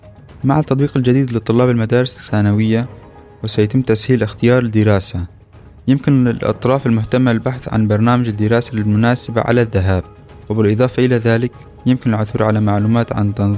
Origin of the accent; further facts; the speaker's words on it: Syria; now in Germany; Ich komme aus Syrien. Ich bin 17 Jahre alt